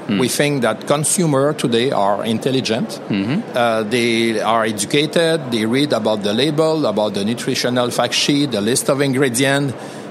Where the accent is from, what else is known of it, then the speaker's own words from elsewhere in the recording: Quebec, Canada; born there; also born or lived in Toronto; Let's say that I was born in Quebec, studied in Toronto, did my BA in international studies